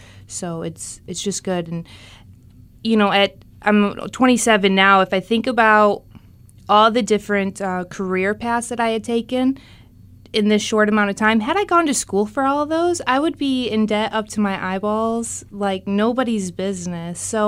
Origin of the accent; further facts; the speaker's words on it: Jackson, Michigan, United States; I'm from Jackson, Michigan, and that is South Central Michigan.